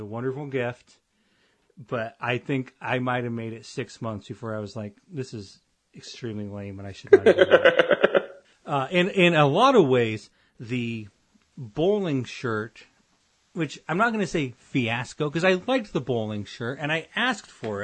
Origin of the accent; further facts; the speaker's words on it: Avon, Illinois, United States; Because you know, I'm from Avon, Illinois, and it's 2003, 2004, or 2005, somewhere in this range.